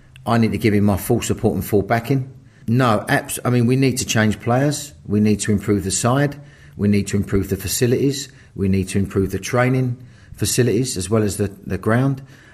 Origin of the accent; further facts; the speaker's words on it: Dagenham, London, United Kingdom; the only reason I chose to go with Dagenham is I come from Dagenham. I'm a Dagenham boy.